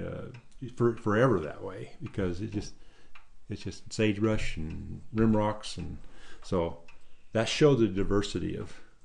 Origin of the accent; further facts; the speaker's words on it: Burns, Oregon, United States; I was originally from Burns, but I lived on my granddad's ranch.